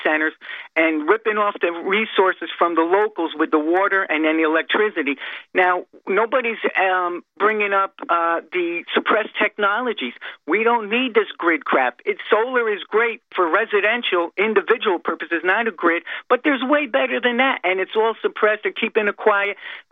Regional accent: New York, United States; I'm a New Yorker. I don't live in the city.

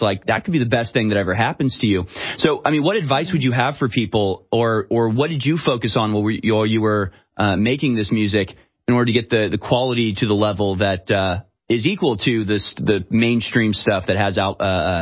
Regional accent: United States; it's amazing that you're an Australian, I'm an American.

